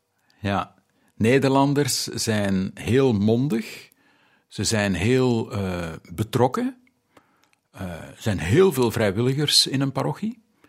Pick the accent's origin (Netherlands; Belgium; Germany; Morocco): Belgium; Ik vind het als Belg wel eens plezant om geen mening te hebben over iets waar ik niet veel van weet.